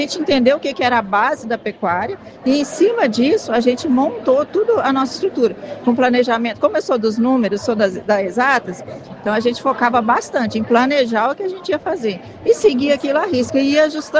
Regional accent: Mato Grosso do Sul, Brazil; Então, eu sou de Mato Grosso do Sul, estou vindo de bem distante, né?

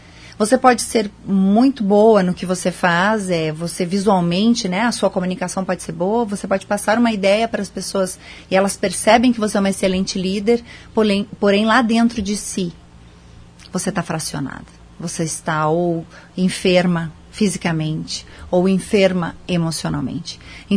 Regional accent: Rio Grande do Sul, Brazil; Sim, sou gaúcha, também tenho um escritório em São Paulo, atuo no Brasil todo

